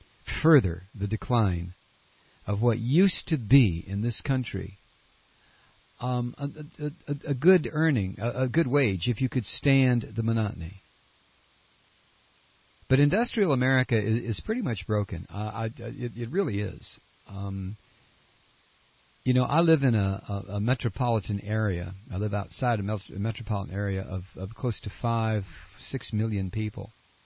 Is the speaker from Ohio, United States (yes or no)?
yes; Toledo, Ohio, United States; I grew up in a city of 300,000 people. And we were a feeder city for Detroit. I grew up in Toledo, Ohio. And there was a factory every 10 feet.